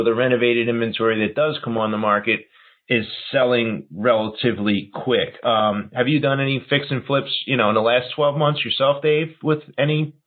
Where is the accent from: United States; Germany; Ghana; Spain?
United States; Philadelphia, Pennsylvania; moved away as an adult; now in Chicago, United States; I grew up in Philadelphia. I moved to Chicago about 4 years ago so I could be near my daughter